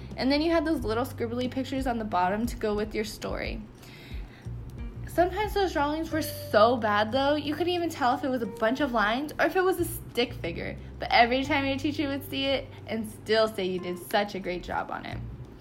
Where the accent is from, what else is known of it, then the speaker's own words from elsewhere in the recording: Morgan Hill, California, United States; now in Sacramento, United States; I come from Morgan Hill, California. If you don't know where that is, it's near San Jose area, aka known as the Bay Area.